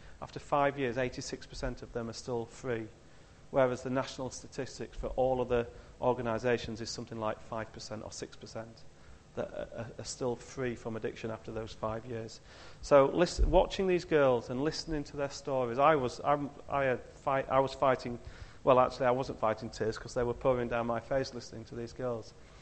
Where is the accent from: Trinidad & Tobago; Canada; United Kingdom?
United Kingdom; Yorkshire and the Humber; You know, I'm a Yorkshireman.